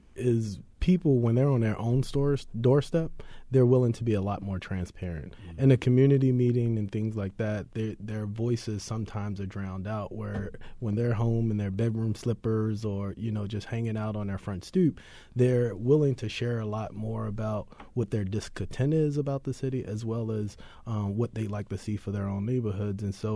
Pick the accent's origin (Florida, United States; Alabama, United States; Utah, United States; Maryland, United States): Maryland, United States; Baltimore; Well, for me, Mark, I grew up in West Baltimore